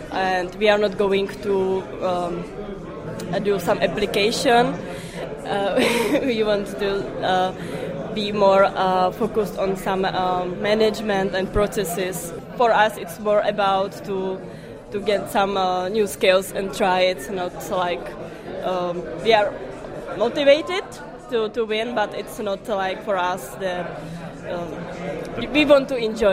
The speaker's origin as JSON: {"language": "English", "town": "Brno", "region": "South Moravian Region", "country": "Czechia", "said": "I come from Brno."}